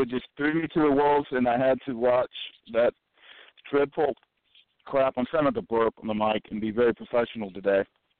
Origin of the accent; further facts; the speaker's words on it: United States; You know, I'm an American. We're known for saying dumb things.